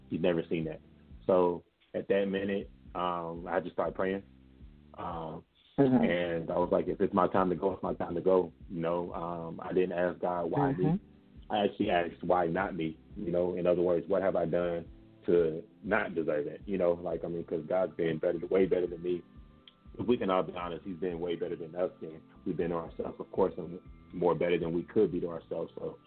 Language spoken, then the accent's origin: English; Louisville, Kentucky, United States; Growing up in Louisville is, we don't have a professional team, but it's nothing but college, you know, college football, college basketball.